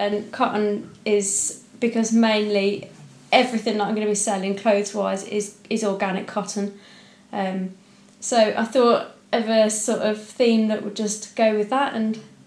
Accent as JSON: {"language": "English", "town": "Birmingham", "region": "West Midlands", "country": "United Kingdom", "also_born_or_lived": "Shrewsbury", "accent": "Birmingham", "lives_now": "Devon, United Kingdom", "said": "Yeah, a bit of Birmingham. I've lived in Shrewsbury for the last 7 years, so I'm not such a, you know, city person anymore, but I'm settling into Devon life"}